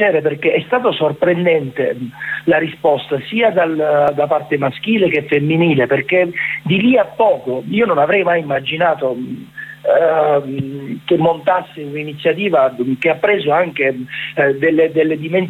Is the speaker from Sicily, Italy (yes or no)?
yes; Sicily, Italy; Io sono siciliano